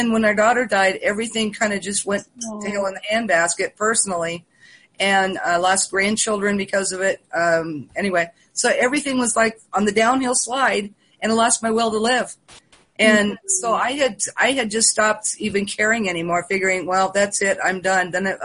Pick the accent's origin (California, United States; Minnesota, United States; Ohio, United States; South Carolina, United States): California, United States; Santa Barbara; I was raised in Santa Barbara. I graduated from San Marcos High School in 1971.